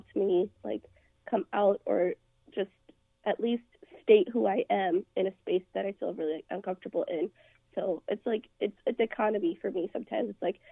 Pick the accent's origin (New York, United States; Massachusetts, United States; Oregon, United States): Oregon, United States; Salem